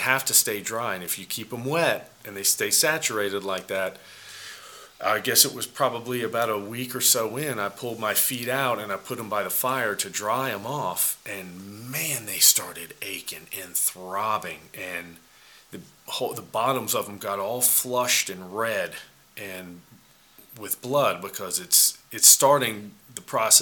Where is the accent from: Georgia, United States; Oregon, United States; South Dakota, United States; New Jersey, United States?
Georgia, United States; Kennesaw; howdy. I'm from Kennesaw, Georgia.